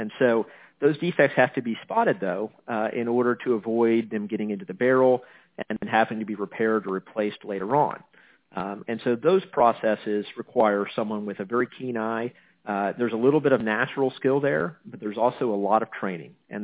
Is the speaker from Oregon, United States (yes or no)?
no; Wichita, Kansas, United States; But I grew up in Wichita, Kansas, and got a degree from Kansas State University in computer science